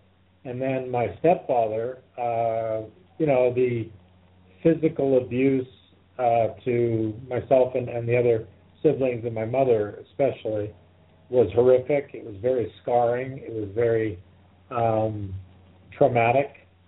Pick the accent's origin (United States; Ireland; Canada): Canada; British Columbia; also born or lived in Kitchener, Ontario; Well, I was born in Kitchener, that's correct, which is right near Toronto. And at 3, we moved to British Columbia, which near in Vancouver.